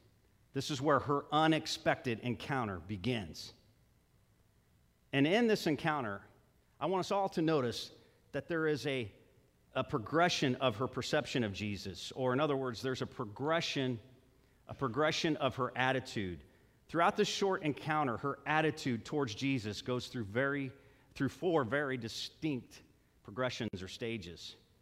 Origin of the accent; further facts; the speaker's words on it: Illinois, United States; Where are you from? We're from Illinois.